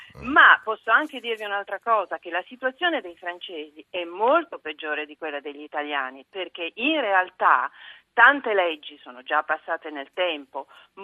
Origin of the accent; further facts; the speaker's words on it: Rome, Lazio, Italy; Sono romana.